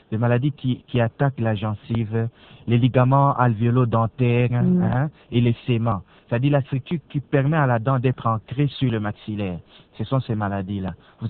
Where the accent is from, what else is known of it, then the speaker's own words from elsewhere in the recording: Lodja, Sankuru, DR Congo; Mon père était médecin pendant 17 ans à Lodja. Il est mort, moi j'ai grandi à Lodja.